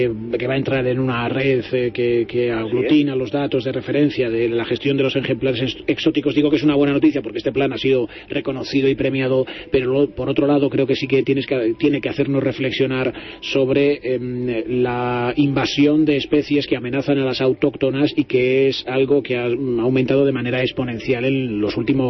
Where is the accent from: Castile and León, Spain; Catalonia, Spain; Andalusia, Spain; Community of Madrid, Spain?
Castile and León, Spain; Palencia; yo soy de Palencia, es una zona sobre todo herrera de Pisuerga, donde tienen incluso fiesta del cangrejo